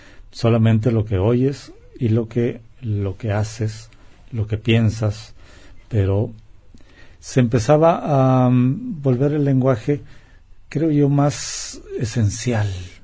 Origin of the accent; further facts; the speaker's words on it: Mexico; esto que a la distancia y como mexicano lo pude ver